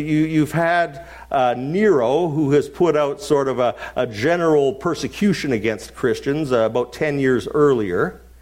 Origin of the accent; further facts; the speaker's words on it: Winnipeg, Manitoba, Canada; also born or lived in British Columbia; I'm one of those guys who grew up in a different place. Winnipeg is my hometown.